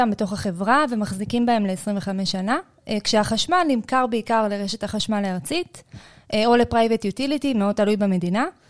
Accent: Be'er Tuvia, Southern District, Israel; קודם כל, אני מבאר טוביה.

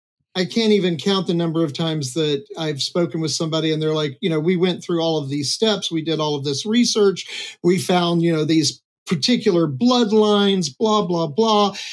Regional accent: Virginia, United States; also born or lived in Bay Area, California; We actually moved from the Bay Area in California to my hometown in Virginia because we could afford to have a good quality of living here on what we make.

